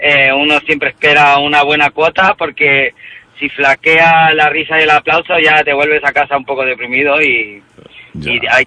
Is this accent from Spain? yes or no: no; Patagonia, Argentina; cualquier verdura es una expresión argentina, yo soy patagónico.